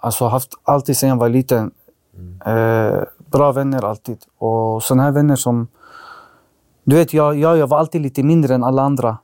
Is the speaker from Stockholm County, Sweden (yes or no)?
yes; Alby, Stockholm County, Sweden; När jag växte upp den tiden i Alby, vi hade bäst uppväxt.